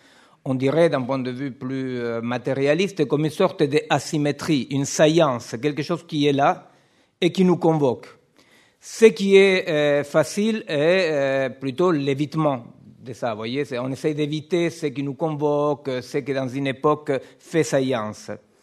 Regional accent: Argentina; je suis argentin, bien qu'un habitant depuis très longtemps, depuis mon exil en France, je suis argentin.

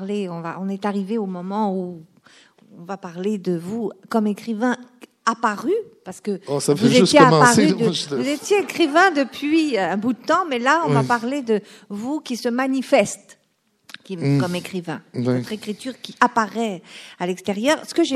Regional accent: France; moved away as an adult; now in Canada; suis arrivée ici en 98, en été, à l'automne

